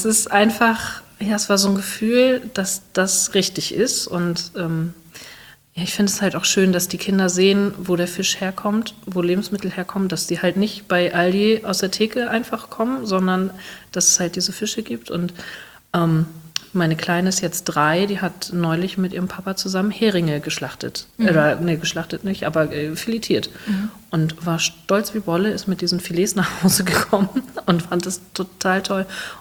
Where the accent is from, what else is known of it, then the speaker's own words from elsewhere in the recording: Niendorf, Hamburg, Germany; Ja, also ich bin hier groß geworden. Meine Mutter oder meine Eltern sind auch schon hier groß geworden. Und mein Urgroßvater war auch Fischer hier in Niendorf.